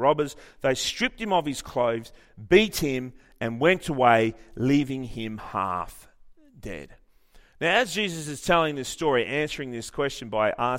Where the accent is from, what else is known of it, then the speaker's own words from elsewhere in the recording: Armidale, New South Wales, Australia; I grew up in Kalmarsgar, Armidale.